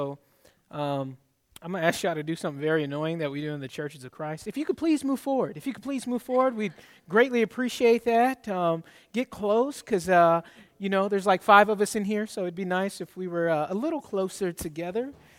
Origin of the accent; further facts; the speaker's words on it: Atlanta, Georgia, United States; also born or lived in Berkeley, California; I'm actually from the Bay Area, Berkeley, California, represent the Bay. But then I'm an Army brat as well, so I grew up in Atlanta, Georgia.